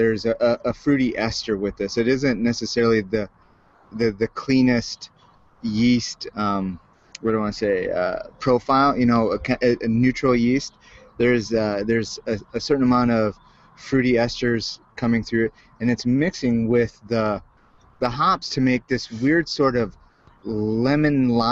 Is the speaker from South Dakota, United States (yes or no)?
yes; South Dakota, United States; One of the things growing up in South Dakota is the only lettuce flavor I knew of was iceberg lettuce.